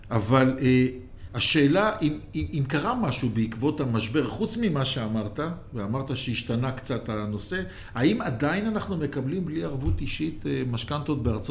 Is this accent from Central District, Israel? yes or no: no; Jerusalem, Jerusalem District, Israel; אתה יודע, אני ירושלמי.